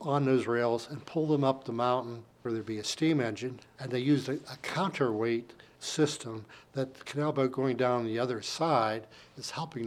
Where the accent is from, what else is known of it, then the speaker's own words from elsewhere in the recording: Saltsburg, Pennsylvania, United States; I was born and raised in Salzburg. I'm an active member of our local Salzburg Area Historical Society.